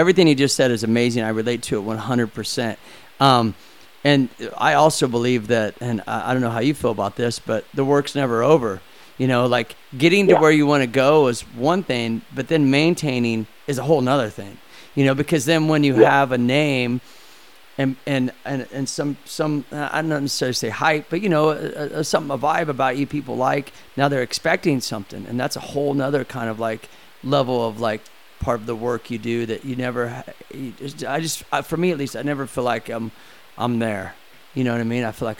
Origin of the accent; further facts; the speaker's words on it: Midwest, United States; I'm from the Midwest, like, we rode because we loved it.